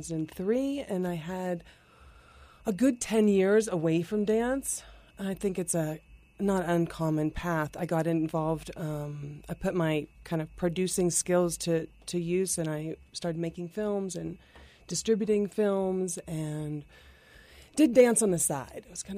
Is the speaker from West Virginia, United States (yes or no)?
yes; West Virginia, United States; growing up in West Virginia, the dance studio of local West Virginia.